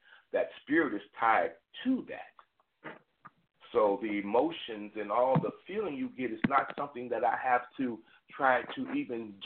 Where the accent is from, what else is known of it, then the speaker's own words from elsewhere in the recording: the North, United States; think that I have that Southern soul sound that I'm hearing coming out of the South right now. Because I'm from the North.